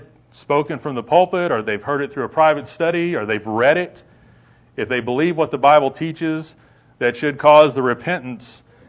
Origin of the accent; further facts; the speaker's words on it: Indiana, United States; of course I grew up in Indiana, so I'm a Yankee, I guess.